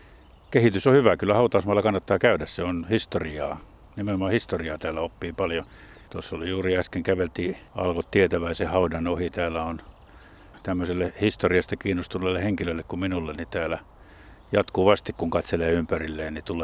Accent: Jyväskylä, Central Finland, Finland; olen Jyväskylästä kotoisin.

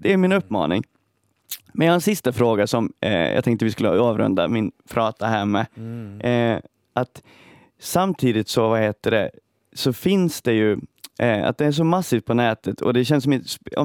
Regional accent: Sweden; Jag är uppväxt i Sverige med en rysskräck och en russofobi som är ganska utbredd liksom i Sverige.

